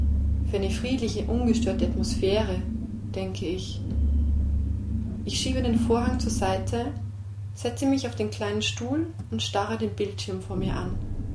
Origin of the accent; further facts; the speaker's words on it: Western Georgia, Georgia; Nigwisiani ist ein kleines Dorf in meiner Heimat, im Westen Georgiens.